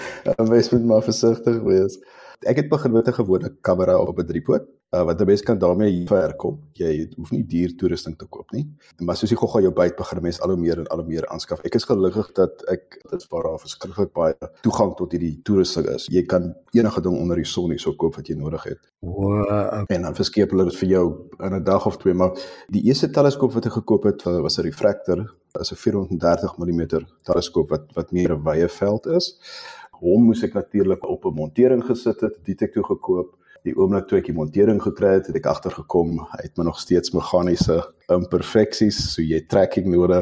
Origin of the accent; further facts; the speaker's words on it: Bellville, Western Cape, South Africa; moved away as an adult; now in Germany; Ja, nee, ek kom definitief uit Suid-Afrika uit. Ek het groot geraak in die noordelike voorstede van Kaapstad, in die Bellville in.